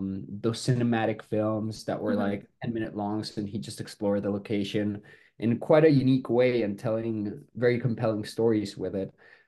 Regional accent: Colombia; English is a second language; I come from Colombia, and it's very funny because generally like gear there, like cameras, DSLRs, everything's like extremely expensive

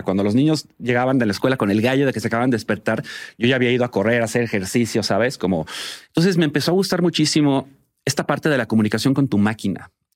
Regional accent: Coyoacán, Mexico City, Mexico; Pues fíjate, yo crecí en Coyoacán.

